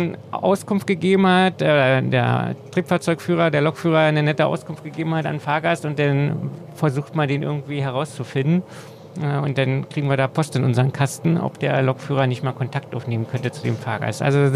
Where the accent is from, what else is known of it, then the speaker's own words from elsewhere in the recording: Berlin, Germany; ich als Berliner, mich versteht vielleicht denn ja eher noch